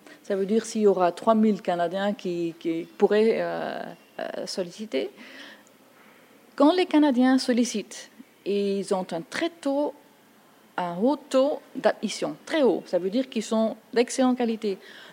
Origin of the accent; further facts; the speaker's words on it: Tongeren, Flanders, Belgium; mes parents, d'un côté, venaient de la Flandre et de l'autre côté de la Wallonie. Alors là, c'est un peu... Et je viens de Tongres, qui est la plus vieille ville de la Belgique, mais plus important, c'est 20 km de la frontière avec les Pays-Bas et 60 avec l'Allemagne.